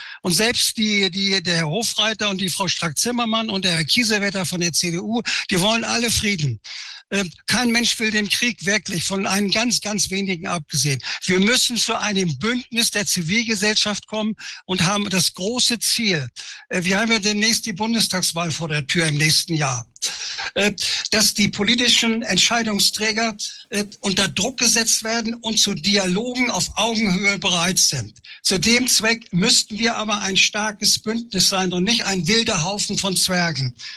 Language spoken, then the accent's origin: German; Hamburg, Germany; also born or lived in Berlin; now in Bergen, Austria; Ich bin Hamburger-Berliner, habe mich seit 37 Jahren in Österreich in Bergen verkrochen, südlich von Salzburg.